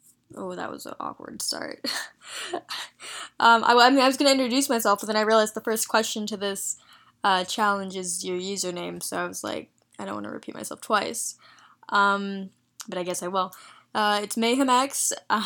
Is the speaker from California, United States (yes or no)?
no; Phoenix, Arizona, United States; accent: southern twang; also born or lived in India / Charlotte, North Carolina; I was born in India, but I was adopted at 5 months, and I lived in Phoenix, Arizona, and then I spent the rest of my teenage years in Charlotte, North Carolina. So sometimes I have a southern twang because of that, but mostly I don't since I was raised pretty much in Arizona